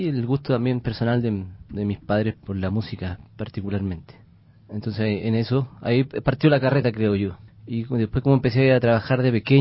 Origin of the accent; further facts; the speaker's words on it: Santiago, Santiago Metropolitan, Chile; born there; en ese contexto nací yo, en Santiago, bien violento